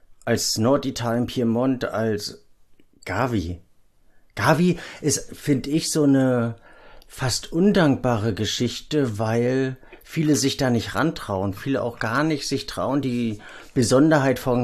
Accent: Germany; oder bin ich als Deutscher wiederum zu rasterdenkend oder zu schubladenorientiert?

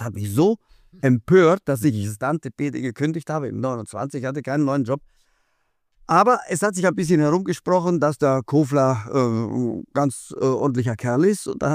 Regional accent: Trentino-Alto Adige, Italy; bin 68 Jahre alt, geboren in Südtirol und aufgewachsen in Südtirol, daher mein Akzent auch.

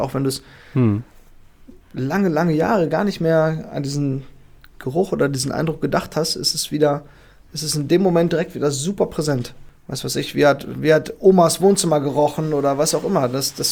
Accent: Dortmund, North Rhine-Westphalia, Germany; Ich bin in Dortmund und aufgewachsen.

